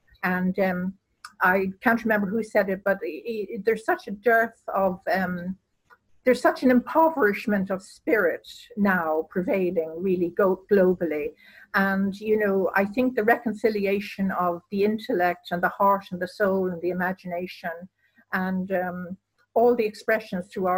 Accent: Ireland; That being Irish, I think the Irish have a certain reticence and they hold back.

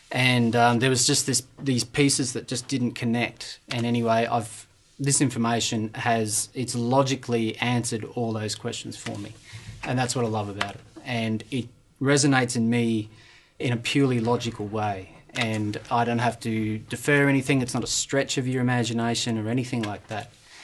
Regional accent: Brisbane, Queensland, Australia; born there; I was born in Brisbane

